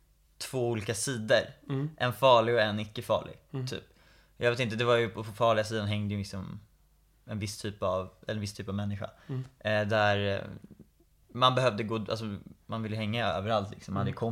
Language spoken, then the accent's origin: Swedish; Stockholm, Stockholm County, Sweden; jag föddes i Stockholm. Bor i Stockholm. Och där började min start i livet. Flyttade till Skarpnäck. Växte upp där. Orten.